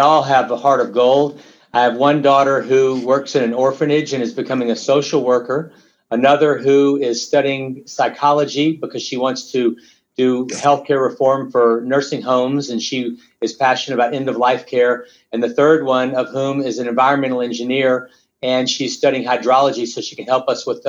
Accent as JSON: {"language": "English", "country": "United States", "tie": "born or raised there", "also_born_or_lived": "Venezuela"}